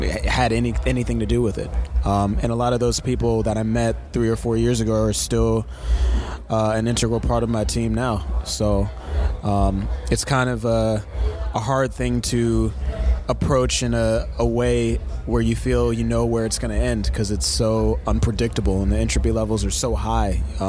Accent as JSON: {"language": "English", "town": "Columbia", "region": "Maryland", "country": "United States", "tie": "born or raised there", "lives_now": "Los Angeles, United States", "said": "moved to LA just because it was closer to the suburban vibe of where I grew up in Columbia, Maryland"}